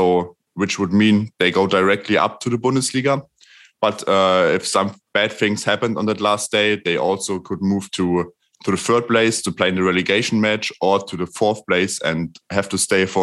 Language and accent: English; Erfurt, Thuringia, Germany; And even here from Erfurt, my hometown